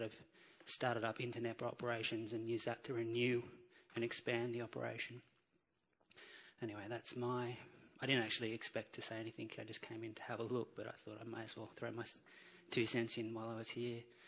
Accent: Australia; now in Berkeley, United States; I'm an Australian student. I live in Berkeley with my wife and son.

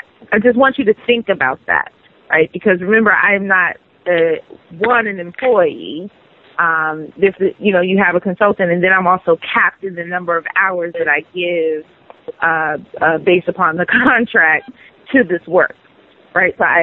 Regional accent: Washington, District of Columbia, United States; and I'm from Washington, this is my hometown

